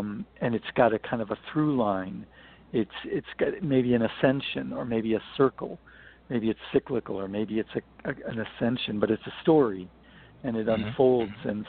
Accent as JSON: {"language": "English", "region": "Michigan", "country": "United States", "tie": "born or raised there", "lives_now": "Los Angeles, United States", "said": "I come from a rural, I grew up in Michigan, where it was pretty rural where I grew up"}